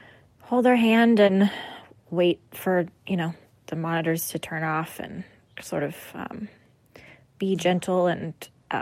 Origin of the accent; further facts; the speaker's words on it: Midwest, United States; I'm from the Midwest, so very familiar with storms and tornadoes